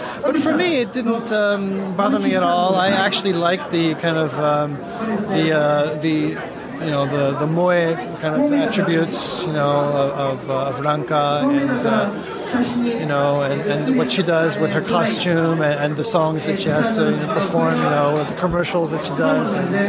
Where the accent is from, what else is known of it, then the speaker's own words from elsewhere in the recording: United States; born there; I was born in the States, and I'm half French, half American.